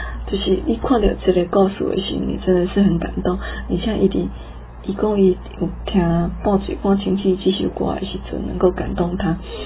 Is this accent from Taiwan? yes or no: yes; Taiwan; 但是他在找出他的过程，那也受到了我们台湾人很多的帮助